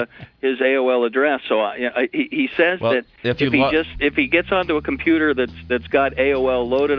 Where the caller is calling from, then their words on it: Webster, New York, United States; Calling from Webster, where life is worth living.